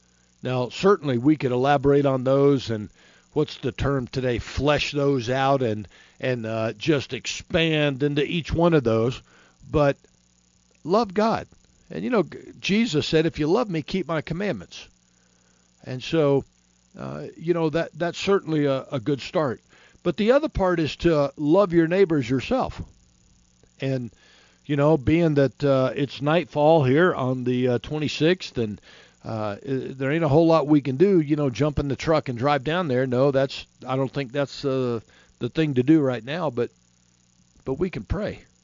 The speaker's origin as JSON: {"language": "English", "region": "Florida", "country": "United States", "tie": "born or raised there", "moved": "as an adult", "said": "I'm from Florida. I was born and raised down there, and spent the first 25, 30 years of my life down there, most of it."}